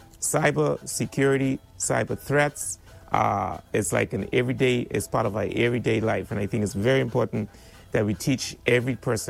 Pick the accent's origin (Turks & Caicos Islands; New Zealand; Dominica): Turks & Caicos Islands; South Caicos; And I grew up in South Caicos, and as I was born, I grew up in South Caicos.